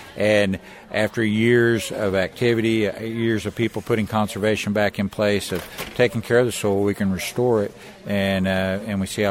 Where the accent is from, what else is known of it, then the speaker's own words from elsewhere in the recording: Oklahoma, United States; I'm from Garvin County